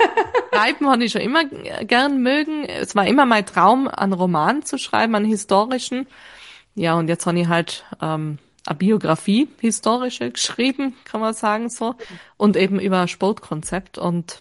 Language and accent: German; Tyrol, Austria; accent: Tyrolean; ich bin ja dann in Tirol eben aufgewachsen, also ich bin Tirolerin. Ich bemühe mich immer wieder im Podcast etwas schöner zu sprechen, damit man mich auch überall versteht.